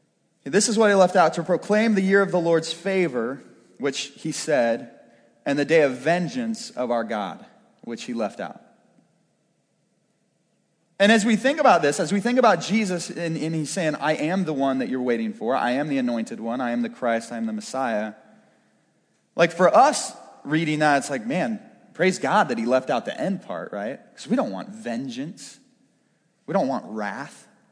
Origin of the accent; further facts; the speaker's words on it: Brashear, United States; This is not a passage saying that I shouldn't go back to Brashear to be a youth pastor, because that's my hometown.